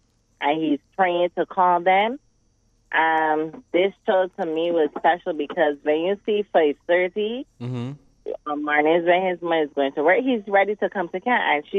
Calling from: Saint Philip, Barbados; I'm calling from St. Philip.

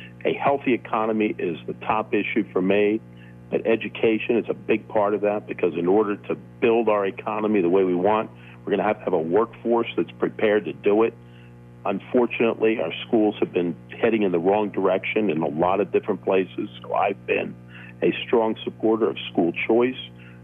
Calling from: Pittsburgh, Pennsylvania, United States; Today, I'm calling you from Pittsburgh.

